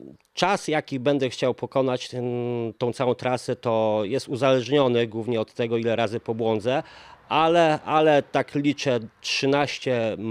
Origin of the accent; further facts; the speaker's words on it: Lublin Voivodeship, Poland; Pierwszy dzień to jest taki cel, aby dojechać do moich rodzinnych stron Podchrubieszów.